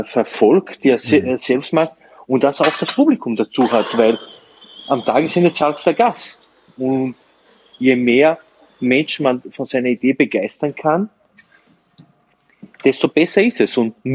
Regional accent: Burgenland, Austria; was mache ich als Burgenländer dabei?

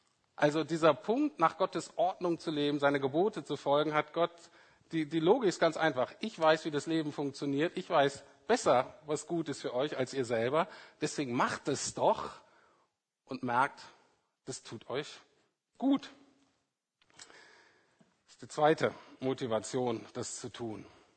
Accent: Bremen, Germany; ich bin in Bremen-Nord aufgewachsen, ne, da ist total säkularisiert, da ist jetzt christlich nicht viel los.

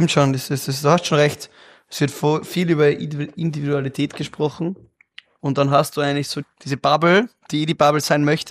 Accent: Salzburg, Austria; meine Heimat und das ist Salzburg

